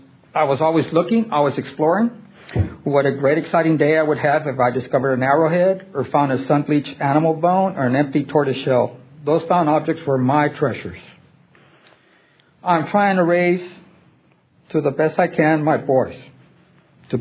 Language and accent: English; Austin, Texas, United States; I'm from Austin.